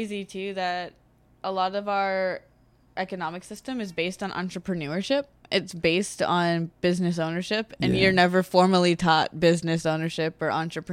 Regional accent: New England, United States; It's just the fact that I'm from New England and I used to work at Dunkin' Donuts.

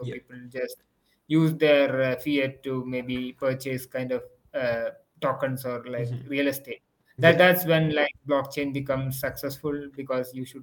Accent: Kerala, India; I'm from Kerala, where like a lot of, I think, institutions are coming up

